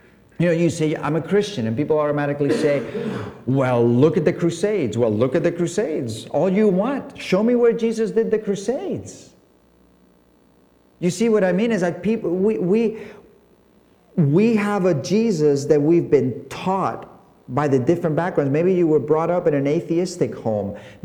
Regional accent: Balearic Islands, Spain; when I grew up here in Mallorca

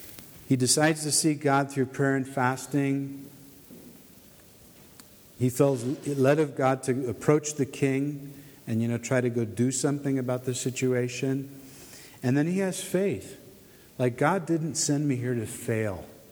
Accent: United States; now in Montebelluna, Italy; I come from the United States. It's a Protestant country.

